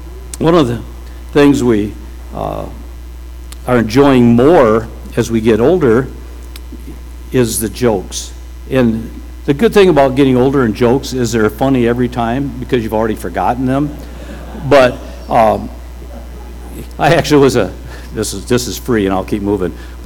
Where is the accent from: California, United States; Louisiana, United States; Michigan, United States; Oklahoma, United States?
Michigan, United States; Stanton; he got a church started in my hometown of Stanton, Michigan.